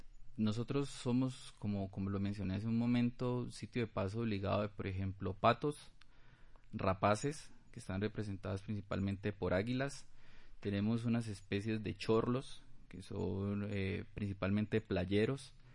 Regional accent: Colombia; como colombianos seamos privilegiados en tener el primer puesto en biodiversidad, en riqueza de aves.

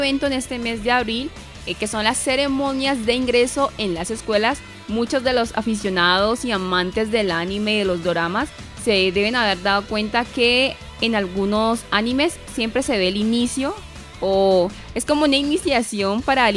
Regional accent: Colombia; Creo que es algo muy valioso que hay que aprender también como colombianos de los japoneses

